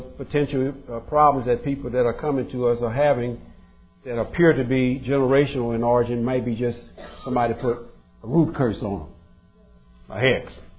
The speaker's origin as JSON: {"language": "English", "country": "United States", "accent": "Texas Louisiana", "said": "Also, because of my my Texas Louisiana accent, when I say roots, I'm talking about the bottom of a tree."}